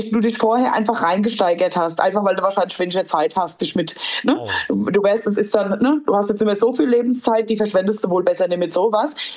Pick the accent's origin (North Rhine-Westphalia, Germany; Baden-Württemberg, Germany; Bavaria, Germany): Bavaria, Germany; Mömlingen; Also ich komme aus Mömmlinge und Mömmlinge haben mit Eisenbach ein Problem.